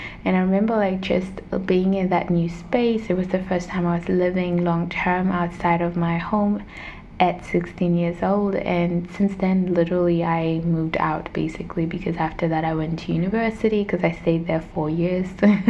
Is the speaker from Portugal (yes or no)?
no; Denmark; where I grew up in Denmark